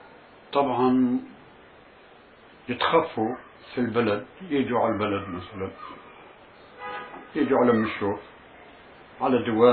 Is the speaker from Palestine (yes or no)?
yes; Palestine; فكان الجيش البريطاني شرف كان يطلع على البلاد، على بلدنا بالذات